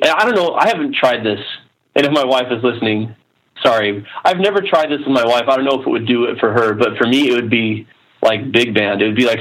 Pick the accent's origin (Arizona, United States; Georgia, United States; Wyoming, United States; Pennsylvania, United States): Arizona, United States; in my business, I operate out of Utah. I'm from Arizona. Love Utah, great state